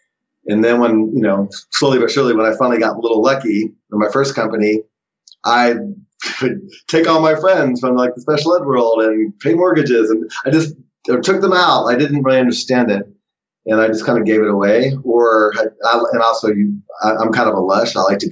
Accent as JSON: {"language": "English", "region": "Kansas", "country": "United States", "tie": "born or raised there", "said": "I grew up in Kansas, and the trailer for the special ed people and the speech were the same trailer."}